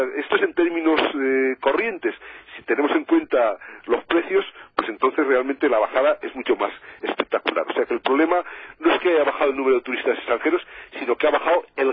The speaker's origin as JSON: {"language": "Spanish", "country": "Spain", "said": "Sabemos que los españoles viajamos cada vez más al exterior."}